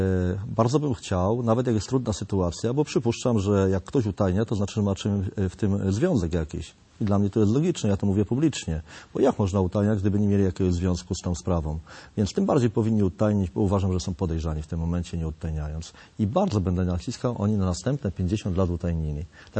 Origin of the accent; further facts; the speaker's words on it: Jaszczany, Subcarpathian Voivodeship, Poland; W Jaszanach, w mojej miejscowości